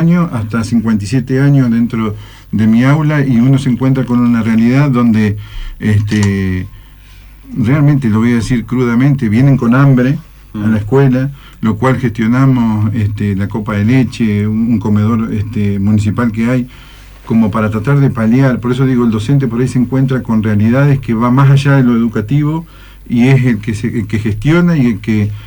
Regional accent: Colón, Entre Ríos, Argentina; Sí, yo también, igual, yo soy de Colón, ex secretario general de Colón

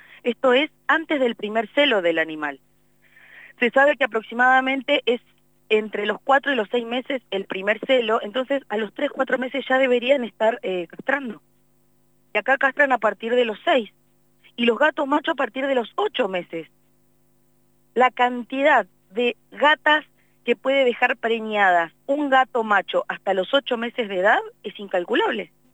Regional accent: Comodoro Rivadavia, Chubut, Argentina; yo soy nacida y criada en Comodoro. Hace 40 años que tenemos este problema. Es la edad que tengo

